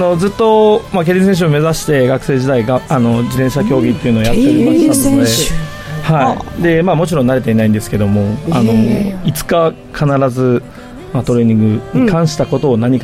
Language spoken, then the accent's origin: Japanese; Fukuoka, Japan; で僕ずっと福岡で育っ